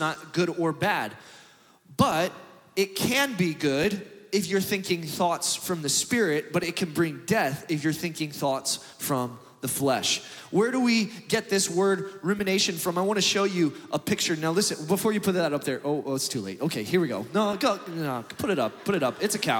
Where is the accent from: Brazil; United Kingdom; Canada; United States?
United States; the South; It's only if you're from the South, maybe you heard that, okay? So I grew up in the South.